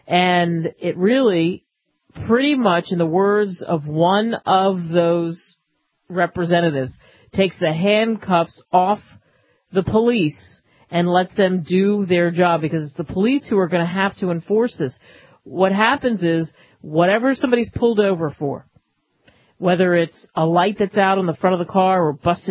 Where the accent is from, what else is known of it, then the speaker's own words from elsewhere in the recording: East Coast, United States; really growing up in the East Coast, not realizing what was happening in the Southwest